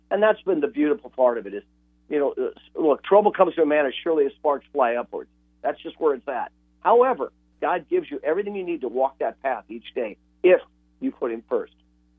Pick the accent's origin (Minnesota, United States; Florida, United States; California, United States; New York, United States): California, United States; Burbank; I'm a schmagoodle from Burbank.